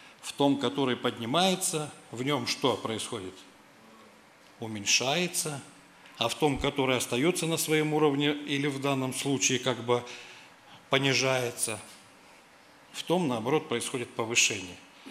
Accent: Seversk, Tomsk Oblast, Russia; Родом я вообще отсюда тоже. У меня здесь родные есть, близкие. Родом я с Северска. Ну, раньше он по-другому назывался. Но вот оттуда я родом.

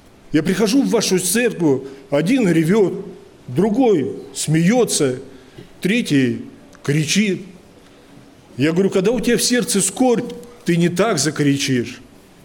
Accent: Altai Krai, Russia; У нас на Алтае, когда я воспитывался на Алтае, были такие гористые местности

